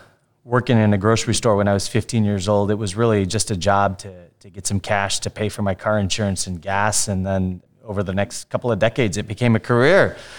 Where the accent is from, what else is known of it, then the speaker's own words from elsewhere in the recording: Chicago, Illinois, United States; also born or lived in Philadelphia / Boise / Minneapolis; I'm born and raised in Chicago, spent some time in Philadelphia, moved to Boise, Idaho when I was with Albertsons, moved to Minneapolis, and then came back to Chicago.